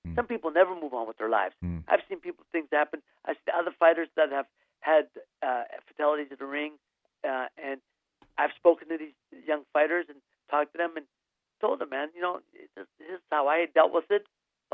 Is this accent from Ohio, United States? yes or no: yes; Youngstown, Ohio, United States; also born or lived in Santa Monica; I mean, I'm back in my hometown of Youngstown. I was Santa Monica, California for 30 years. But I came back to Youngstown 3 years ago.